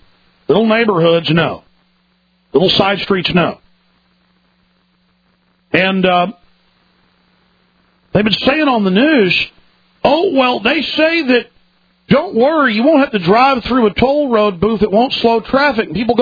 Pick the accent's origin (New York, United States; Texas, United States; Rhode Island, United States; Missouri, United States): Texas, United States; Dallas; Growing up in Dallas, I saw many roads that were tolls, not tolls anymore.